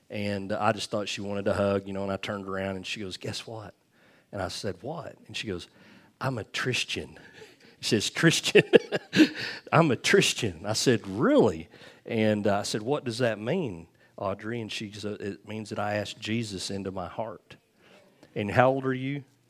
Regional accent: Leedy, United States; since we started this ministry back in 2000 here in Leedy, in my hometown.

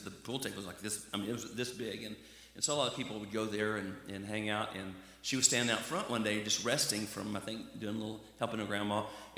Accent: Arkansas, United States; We grew up in Arkansas, and Jan and I got married real young.

